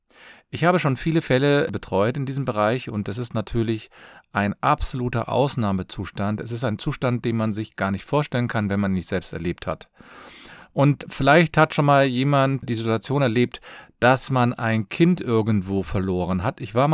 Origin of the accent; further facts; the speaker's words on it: Cologne, North Rhine-Westphalia, Germany; ich komme aus Köln und ich freue mich, dass du wieder dabei bist.